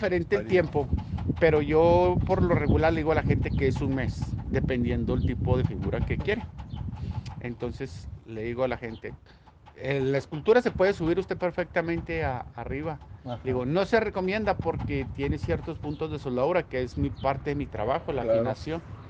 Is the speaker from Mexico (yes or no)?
yes; Chihuahua, Mexico; sí, todos somos de Chihuahua.